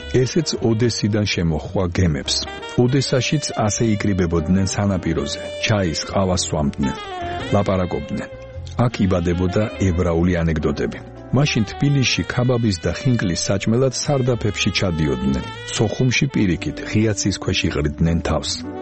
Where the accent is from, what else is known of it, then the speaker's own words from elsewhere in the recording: Sukhumi, Abkhazia, Georgia; სოხუმის უბან ტურბაზაში, სადაც მე გავიზარდე, ყველაზე ძველი შენობა ჩემი სკოლა იყო 1930-იანი წლების.